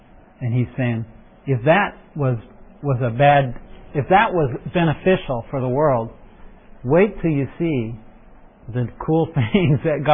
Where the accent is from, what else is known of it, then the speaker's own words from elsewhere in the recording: Liverpool, North West England, United Kingdom; I'm from Liverpool, so I have a heart for England